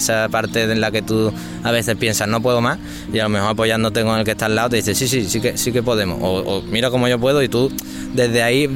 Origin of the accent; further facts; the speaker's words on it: Seville, Andalusia, Spain; soy de aquí de Sevilla